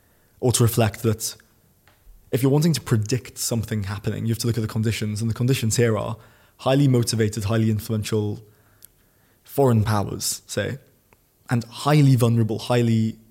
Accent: London, United Kingdom; Because I grew up in West London.

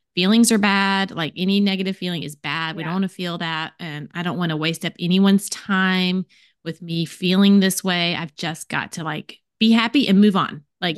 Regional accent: the South, United States; I grew up in the South. That was not something that you did.

